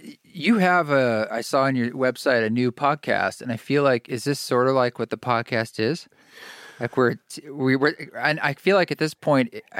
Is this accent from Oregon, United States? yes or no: yes; Oregon, United States; And yes, I love blackberries and growing up in Oregon. We both grew up in Oregon and they're everywhere.